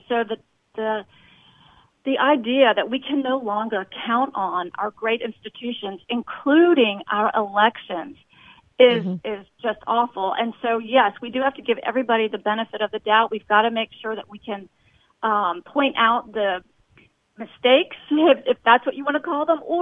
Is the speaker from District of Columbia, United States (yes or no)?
no; Virginia, United States; And I told the guy I could not vote there. I was from Virginia, and he didn't seem to care one bit.